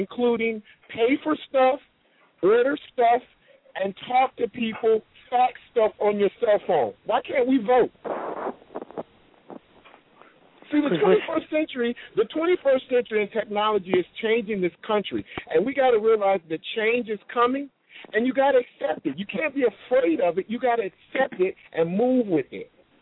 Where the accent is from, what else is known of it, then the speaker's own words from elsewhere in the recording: Gary, Indiana, United States; now in Los Angeles, United States; I'm originally from Gary, Indiana, a very industrial city in the Midwest.